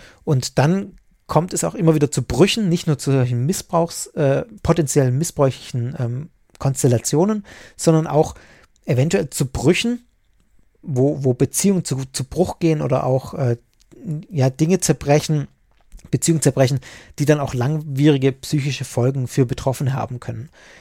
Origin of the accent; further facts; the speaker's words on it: Baden-Württemberg, Germany; Themale, wie man bei uns im Schwabenland sagen würde.